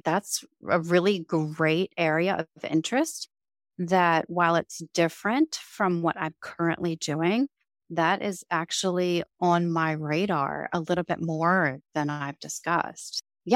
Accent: Baltimore, Maryland, United States; she is out of Baltimore, Maryland, which is my hometown.

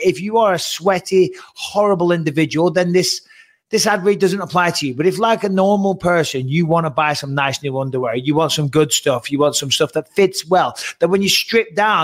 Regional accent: Clitheroe, North West England, United Kingdom; now in United States; Nobody fucking aspires to have my accent back home in England. No one says I want to speak like I'm from Clitheroe. But I come out here to America

